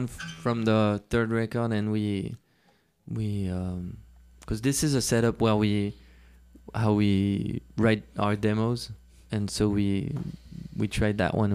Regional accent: Versailles, Île-de-France, France; English is a second language; We felt very different growing up in Versailles.

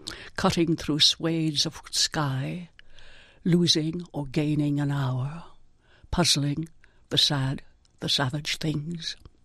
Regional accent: Ireland; One thing is I am so glad that I am Irish. It continues to nourish me one way or another.

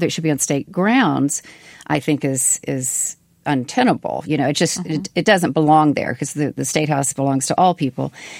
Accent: South Carolina, United States; And at times I've been sort of embarrassed, honestly, to say I'm from South Carolina

